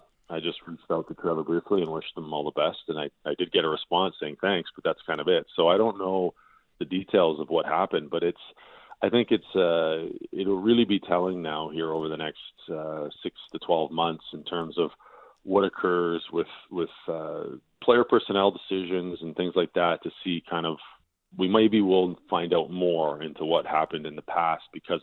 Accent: Thunder Bay, Ontario, Canada; also born or lived in Cold Lake; So Thunder Bay is home. And my wife and I are both from there.

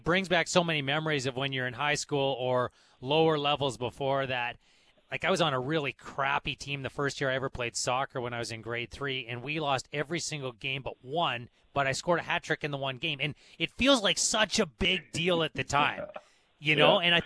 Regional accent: Kamloops, British Columbia, Canada; I grew up in Kamloops

